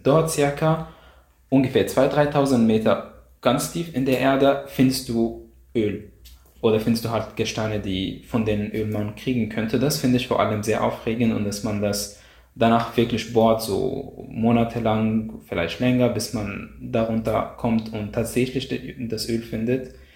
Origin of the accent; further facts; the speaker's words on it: Egypt; German is a second language; moved away as an adult; now in Austria; ich komme aus Ägypten.